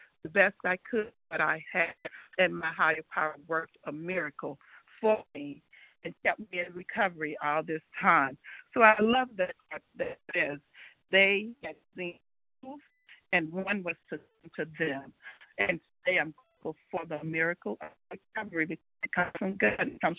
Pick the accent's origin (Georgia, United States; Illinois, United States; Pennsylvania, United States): Georgia, United States; from Georgia.